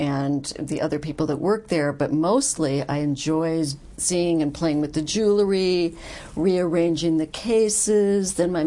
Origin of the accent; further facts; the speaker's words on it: Santa Monica, California, United States; Well, I grew up in Santa Monica, California, as the daughter of jewelers.